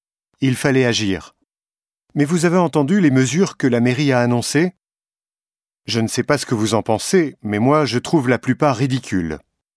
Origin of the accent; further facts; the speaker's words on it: Grenoble, Auvergne-Rhône-Alpes, France; Je suis né à Grenoble et j'y ai toujours vécu. J'ai vu la ville changer.